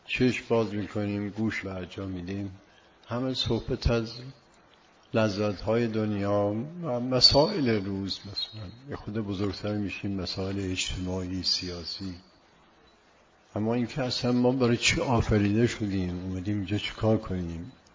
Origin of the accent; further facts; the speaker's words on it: Yazd, Iran; هم در شهر خودمون که دارالعباده بود